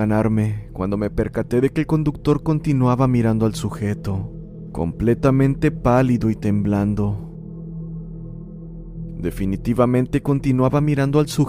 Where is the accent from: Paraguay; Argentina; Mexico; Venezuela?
Mexico; Mexicali, Baja California; soy de Mexicali, Baja California, México.